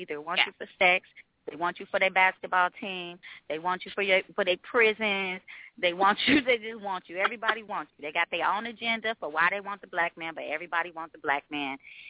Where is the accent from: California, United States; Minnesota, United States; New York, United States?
California, United States; Oakland; A lot of us never leave. I'm from Oakland.